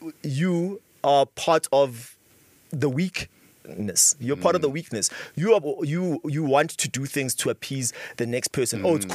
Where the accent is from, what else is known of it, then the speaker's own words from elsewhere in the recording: South Africa; I am South African. I'm from South Africa. Everything that I've done has been in and around South Africa.